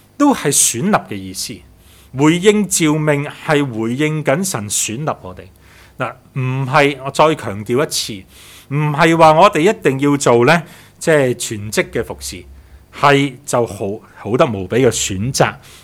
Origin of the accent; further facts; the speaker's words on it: New Territories, Hong Kong; 我是新界人，啊，所以廣東很陌生的